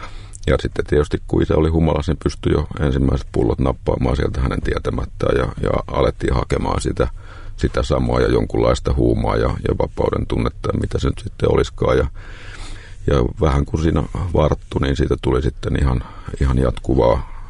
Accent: Sipoo, Uusimaa, Finland; Mä oon kotoisin, voisin sanoa Sipoosta, ollaan asuttu eri paikoissa, mutta Sipoossa kasvoin sen lapsuuden ja nuoruuden, ja elämässä oli paljon sellaista onnellisuutta, tyypillistä, omakotitalo, perhe, tällaiset.

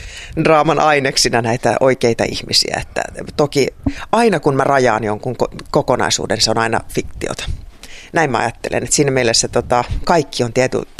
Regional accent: Kajaani, Kainuu, Finland; No, mä asuin lapsuuteni vanhempien kanssa Kajaanissa. Mun suku oli sitä, äidin ja isän suku oli tuolla Hämeessä, mutta me oltiin Kajaanissa.

